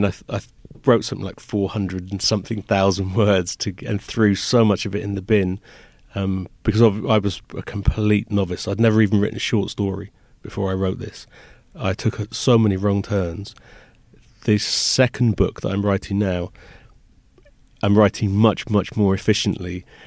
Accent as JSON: {"language": "English", "region": "England", "country": "United Kingdom", "said": "so obviously I'm an English guy writing a Japanese female character"}